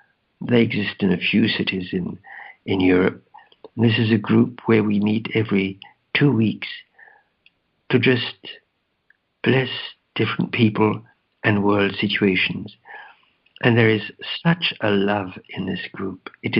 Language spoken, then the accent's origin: English; England, United Kingdom; I grew up in England during the war